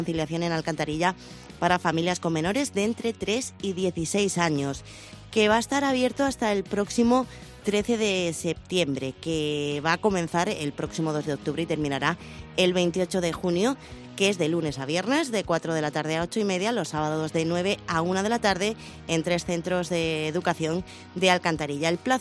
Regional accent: Cartagena, Bolívar, Colombia; los que nos escuchan desde Cartagena. A todos les llevo precisamente a mi tierra porque vamos a hablar de teatro.

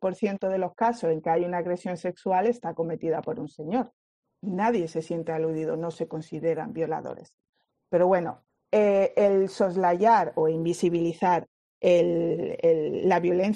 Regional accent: Torremolinos, Andalusia, Spain; no solo en mi pueblo, en Torremolinos, en Málaga, en España

